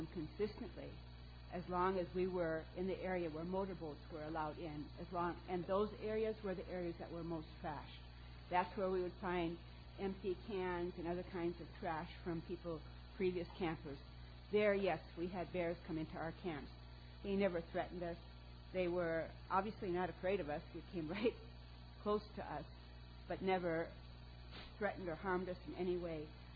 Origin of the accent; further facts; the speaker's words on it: Minnesota, United States; now in Colorado Springs, United States; I'm from Colorado Springs. I just wanted to say that, you know, I know that with my experience with bears that, I mean, I grew up in Minnesota.